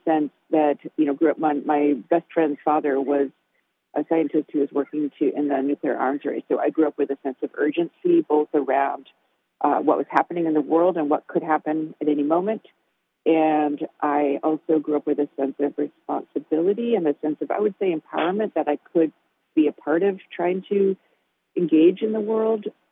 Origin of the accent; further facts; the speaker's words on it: California, United States; Yeah, I grew up in California. I grew up in the Bay Area. I, grew up surrounded by sort of a mixed working and middle class background